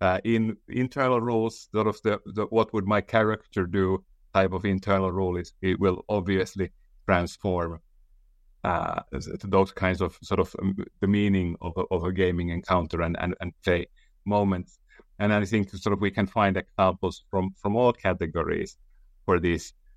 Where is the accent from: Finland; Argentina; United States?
Finland; English is a second language; I'm from Finland